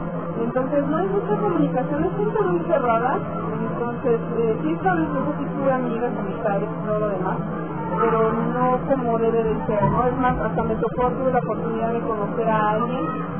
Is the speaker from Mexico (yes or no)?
yes; Mexico; De México.